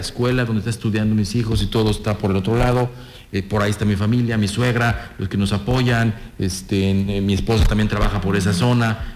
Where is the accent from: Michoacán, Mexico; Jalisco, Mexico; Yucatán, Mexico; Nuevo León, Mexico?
Yucatán, Mexico; por ahí está mi familia, yo crecí por esa zona, etcétera, etcétera